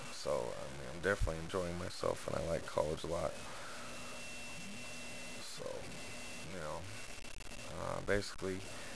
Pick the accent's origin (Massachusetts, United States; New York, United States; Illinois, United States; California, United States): California, United States; Antioch; I'm from the Bay Area, actually from Antioch, California, which is like 40 minutes from San Francisco.